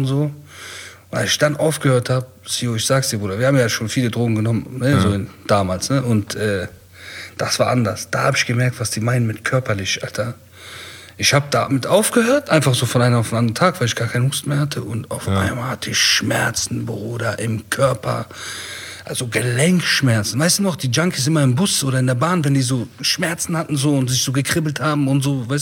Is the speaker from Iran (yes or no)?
yes; Iran; Ich bin ja Kurde aus dem Iran